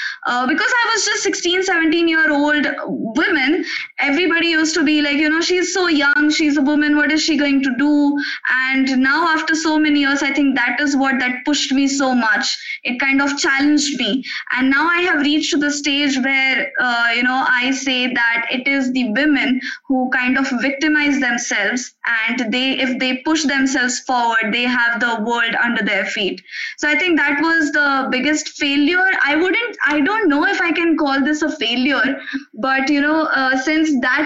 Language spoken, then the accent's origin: English; India; English is a second language; And also I'm from India